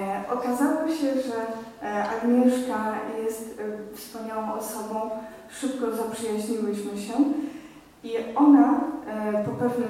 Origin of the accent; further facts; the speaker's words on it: Chrzanów, Lublin Voivodeship, Poland; Pochodzę z pięknej małej wsi Chrzanów na Lubelszczyźnie.